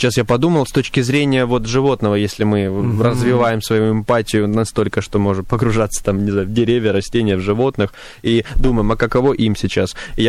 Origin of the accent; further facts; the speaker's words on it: Pyatigorsk, Stavropol Krai, Russia; это Пятигорск, а я из Пятигорска, да?